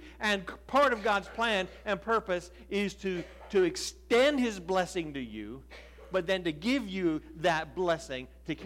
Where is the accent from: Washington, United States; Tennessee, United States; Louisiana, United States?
Washington, United States; I grew up in Western Washington State, that is, not D.C. I grew up in Western Washington